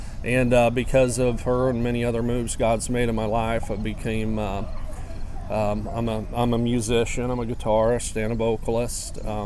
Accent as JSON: {"language": "English", "town": "Alexandria", "region": "Indiana", "country": "United States", "said": "I'm from Central Indiana. Most of you probably don't know Alexandria, but I'm just outside of Alexandria."}